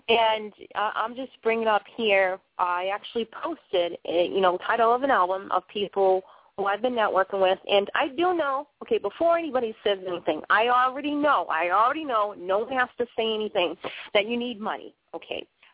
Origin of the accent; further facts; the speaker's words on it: Boston, Massachusetts, United States; accent: Bostonian; you know, with my Bostonian accent, I'm telling you, I brutally slaughter words.